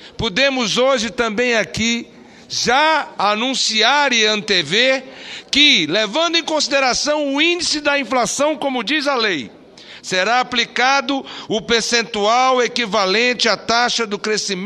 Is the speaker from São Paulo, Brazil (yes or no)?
no; Amazonas, Brazil; Venho do Amazonas, aonde, no interior do nosso estado, não temos a realidade de prefeituras que possam pagar salários mínimos